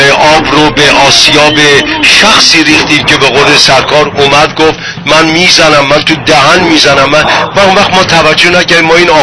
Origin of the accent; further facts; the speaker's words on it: Iran; فقط مربوط به ما ایرانیام نیست